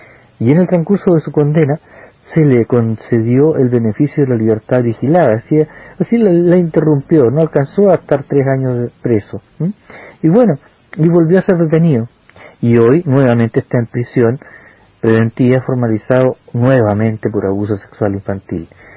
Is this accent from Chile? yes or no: yes; Rancagua, O'Higgins, Chile; yo, como soy de Rancagua